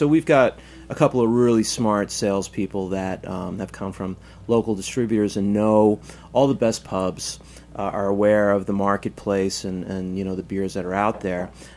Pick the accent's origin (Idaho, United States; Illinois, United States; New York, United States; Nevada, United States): New York, United States; Queens; I'm from Queens originally.